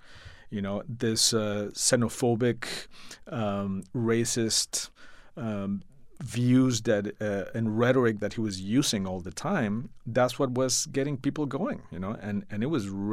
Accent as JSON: {"language": "English", "region": "Mexico City", "country": "Mexico", "tie": "born or raised there", "moved": "as an adult", "lives_now": "United States", "said": "Well, I'm from Mexico City. You know, I was born and raised there. I moved to the States when I was 21. So, you know, I feel Mexican first. I've been in the States for almost 25 years now. So, and I became an American citizen last year."}